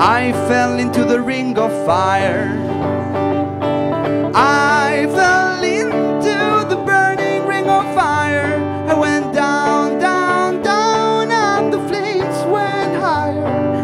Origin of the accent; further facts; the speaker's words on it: Turin, Piedmont, Italy; Sono torinese doc.